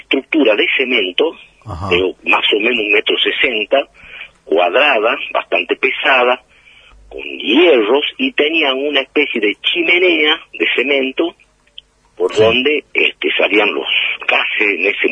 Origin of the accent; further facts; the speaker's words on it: Tartagal, Salta, Argentina; inclusive de mi pueblo Tartagal